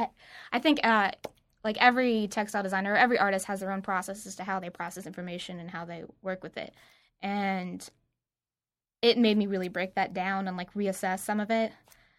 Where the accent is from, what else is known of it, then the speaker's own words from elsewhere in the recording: Carrollton, United States; Carrollton was a really cool place to grow up.